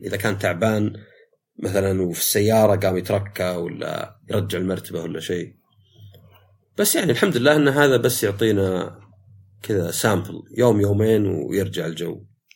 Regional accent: Saudi Arabia; يمكن مين من عندنا في السعوديه يعني تحس عندنا احنا حر

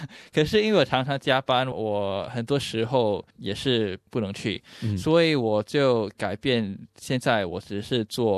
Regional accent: Singapore; 对，我是来自新加坡，我的父母亲都还留在新加坡

